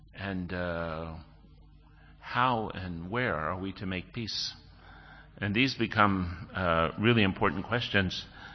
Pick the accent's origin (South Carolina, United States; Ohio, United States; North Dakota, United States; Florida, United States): Florida, United States; Tampa; because I grew up in Tampa when hippiedom, you know, the hippies, you know, were at their high point.